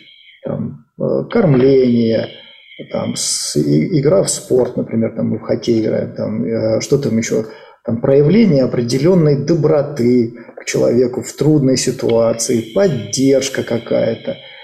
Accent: Krasnyi Luch, Luhansk Oblast, Ukraine; Недавно был в моем родном городе Красный Луч

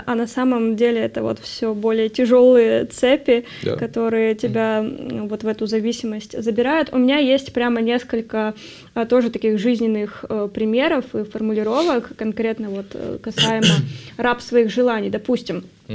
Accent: Yekaterinburg, Sverdlovsk Oblast, Russia; Я вот, например, росла в Екатеринбурге

